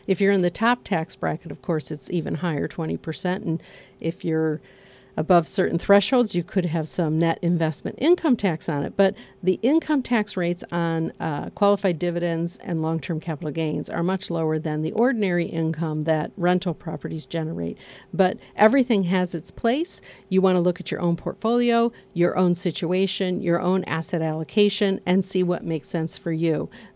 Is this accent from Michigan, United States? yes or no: yes; Kalamazoo, Michigan, United States; But I'm from Kalamazoo, and Kalamazoo is a great college town, too.